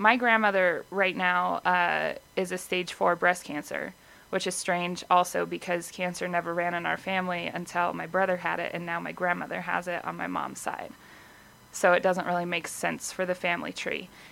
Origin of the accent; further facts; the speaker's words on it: Rifle, Colorado, United States; We lived in Rifle.